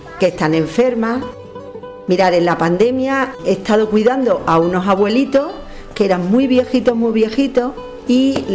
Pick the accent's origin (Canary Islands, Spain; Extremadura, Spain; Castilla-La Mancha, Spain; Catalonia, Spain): Extremadura, Spain; Navalmoral de la Mata; Nací en Navalmoral y siempre he vivido aquí.